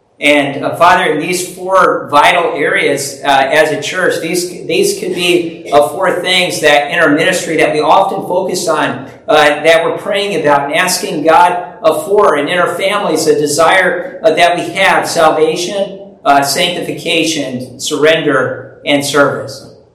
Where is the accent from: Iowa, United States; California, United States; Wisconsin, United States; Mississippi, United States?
Wisconsin, United States; La Crosse; born there; On that day, I was born in La Crosse, Wisconsin, a beautiful area of Wisconsin along the river that is flowing past it